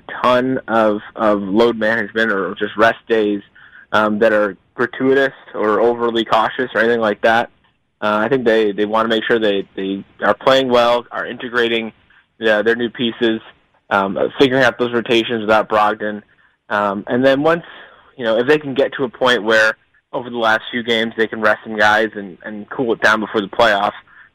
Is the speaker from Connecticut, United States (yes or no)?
yes; Connecticut, United States; I'm from Connecticut. So if I could have, you know, been covering Marquette now, I could have gone home and visited family